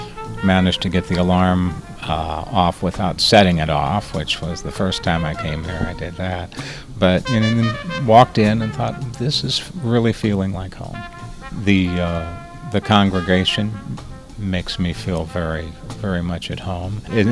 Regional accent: Springfield, United States; Well, I was raised in Springfield. I went to the First Christian Church, which, I don't even know what kind of denomination it was, but irregular churchgoer then.

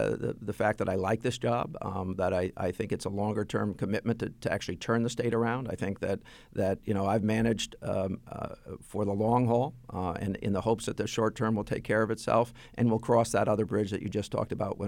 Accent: United States; Listen, I grew up in America where there was one place you could legally gamble.

